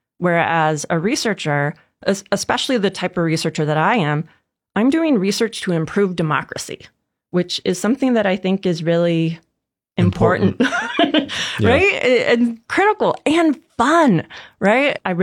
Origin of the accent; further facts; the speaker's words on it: Washington, United States; So, again, I grew up in Washington State. I love the mountains.